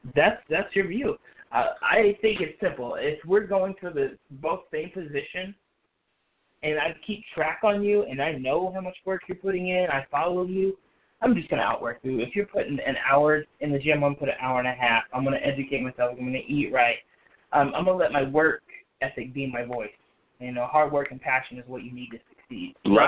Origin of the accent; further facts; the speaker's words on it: Oklahoma, United States; also born or lived in Kansas; as we grew up in Oklahoma and Kansas, we see a lot of this because we grew up in a lot of farmland.